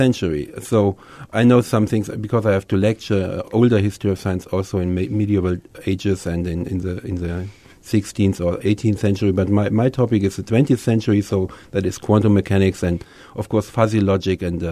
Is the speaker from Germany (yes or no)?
yes; Germany; English is a second language; But of course, I grew up in Germany, and I was taught